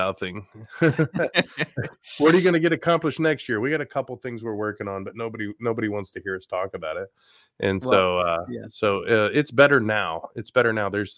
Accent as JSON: {"language": "English", "region": "Tennessee", "country": "United States", "also_born_or_lived": "South Carolina", "said": "I'm from Tennessee, but at that time I was in South Carolina"}